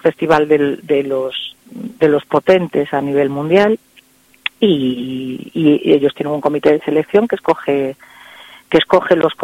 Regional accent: Lugo, Galicia, Spain; Yo me crié en Lugo, no en Coruña, pero bueno, era un poco la arquitectura de la época

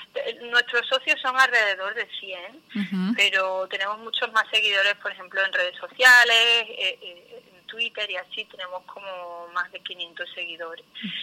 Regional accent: Spain; now in Belgium; somos muchos los españoles aquí en Bélgica.

